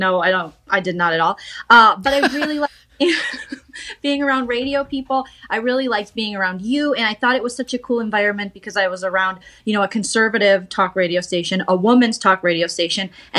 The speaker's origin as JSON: {"language": "English", "region": "Minnesota", "country": "United States", "said": "I'd watched it growing up with my dad, like Louis Anderson, obviously as a Minnesotan, was my hero."}